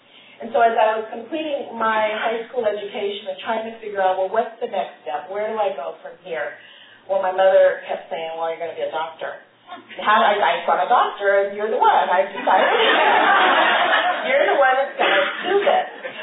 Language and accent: English; Mobile, Alabama, United States; born there; I was born in Mobile, Alabama, and as the fifth of six children.